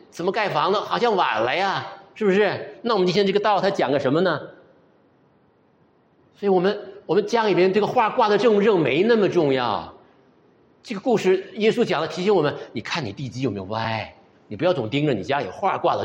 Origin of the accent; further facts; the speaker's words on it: China; 那另外就是我们中国人，大家都熟悉了